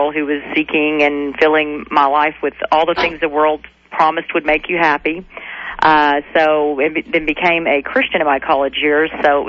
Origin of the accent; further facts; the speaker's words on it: Austin, Texas, United States; I held one event in Austin, Texas. That's my hometown here.